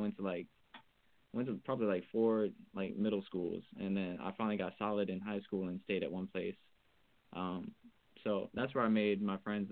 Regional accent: Atlanta, Georgia, United States; I'm from Atlanta, Georgia.

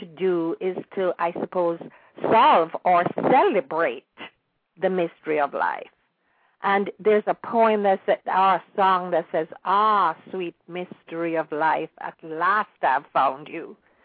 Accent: Jamaica; I know I really consider myself so fortunate to have been born and raised in Jamaica.

